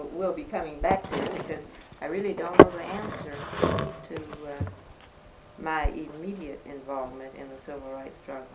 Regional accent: Jackson, Mississippi, United States; and that's when we moved to Jackson, Mississippi, so that I grew up here in Jackson, Mississippi.

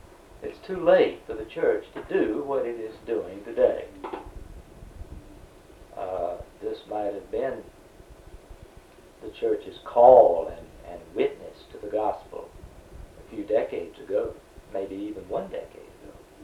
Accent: the South, United States; I'm thinking again as a Southerner, because that's what I am

